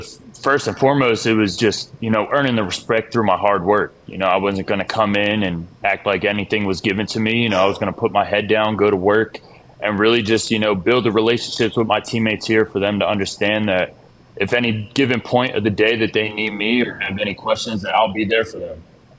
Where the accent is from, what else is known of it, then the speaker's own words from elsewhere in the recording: New Jersey, United States; I grew up in South Jersey, 20 minutes outside of Philly, so I was an Eagles fan, actually.